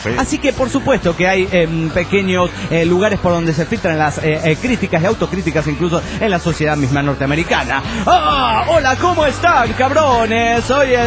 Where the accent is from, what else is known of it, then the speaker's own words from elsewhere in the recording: Lanús, Buenos Aires Province, Argentina; de Lanús, Argentina.